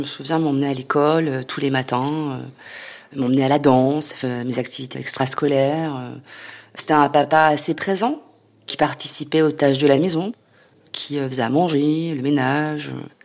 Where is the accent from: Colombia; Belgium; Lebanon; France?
France; Gournay-sur-Marne, Île-de-France; j'ai 44 ans, j'ai grandi à Gournay-sur-Marne, dans une résidence pavillonnaire, avec mes deux frères. On était une famille issue de la classe moyenne